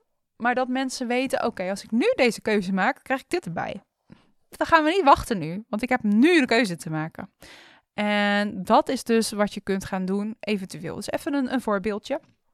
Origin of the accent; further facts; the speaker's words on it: Rotterdam, South Holland, Netherlands; accent: Rotterdam; Even grappig gezegd, hè, met mijn Rotterdamse accent.